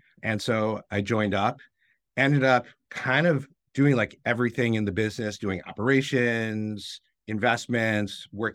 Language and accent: English; Detroit, Michigan, United States; I'm from Detroit